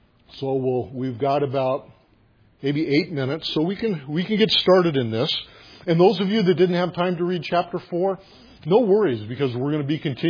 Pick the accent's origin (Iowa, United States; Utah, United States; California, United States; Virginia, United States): California, United States; Los Angeles; And I grew up in Los Angeles, and this was a long time ago.